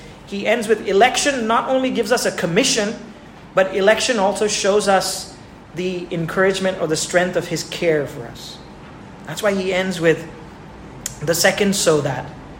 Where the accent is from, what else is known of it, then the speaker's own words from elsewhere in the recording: India; my possessions and what I have in this world exists so that I, as an Indian, may first, I mean, invest in the kingdom of God in my own local church.